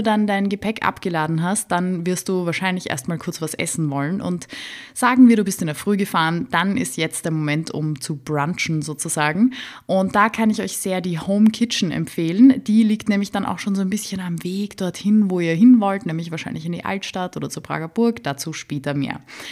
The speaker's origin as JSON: {"language": "German", "region": "Vienna", "country": "Austria", "said": "ich komme aus Wien"}